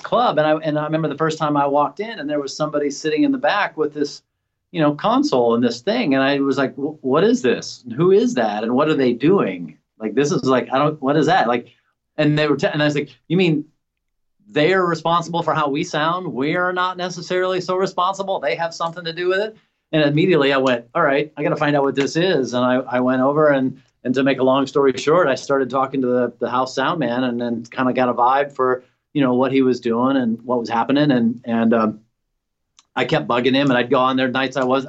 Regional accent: Nashville, Tennessee, United States; I grew up in Nashville, and so I cut my teeth, you know, in Nashville scene many, many years ago.

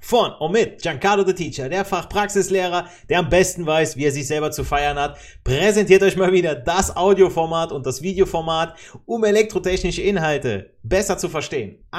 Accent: Hesse, Germany; Ich als Hesse und Wahlpfälzer erlaube mir jetzt mal, einen solchen Witz auch zu machen.

